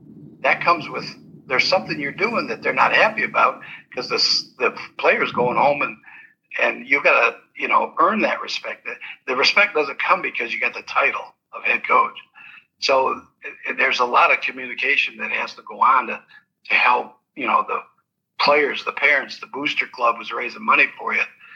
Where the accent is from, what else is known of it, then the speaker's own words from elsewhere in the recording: Ann Arbor, Michigan, United States; For example, I grew up in Ann Arbor